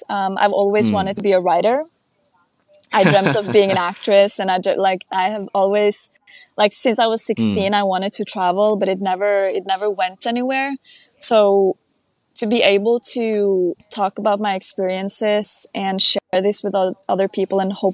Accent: Norway; I'm born and raised in Norway.

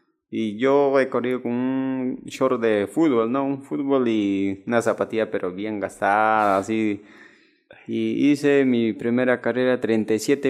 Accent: Huancavelica, Peru; Yo vine de Huancavelica para tramitar mi certificado de discapacidad

